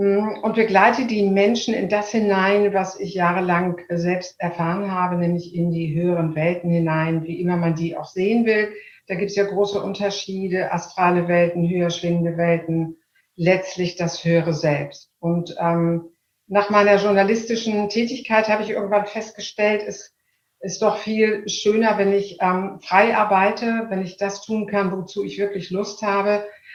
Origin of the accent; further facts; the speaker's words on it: Hamburg, Germany; Ich bin Hamburgerin und liebe Hamburg sehr.